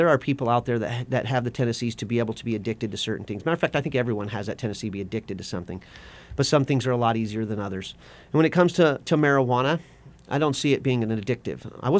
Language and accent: English; West Coast, United States; And I grew up on the West Coast.